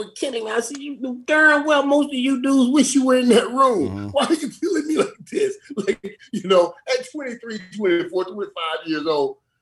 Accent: Miami, Florida, United States; I'm from Miami. You don't get this dark unless you love heat.

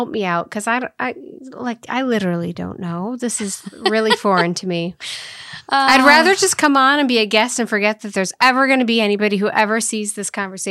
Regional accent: Midwest, United States; We're from the Midwest after all.

